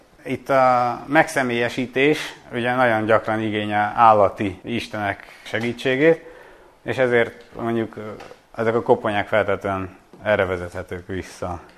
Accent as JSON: {"language": "Hungarian", "region": "Nógrád", "country": "Hungary", "tie": "born or raised there", "said": "kiskoromban, Nógrádban, ahol felnőttem, ott bakával ijesztegettek mindenkit."}